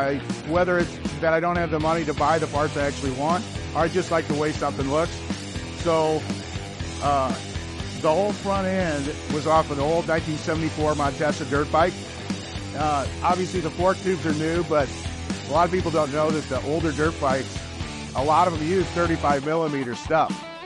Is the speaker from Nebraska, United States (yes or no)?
no; St. Louis, Missouri, United States; I'm from St. Louis, Missouri, and you're watching Grease and Gears TV.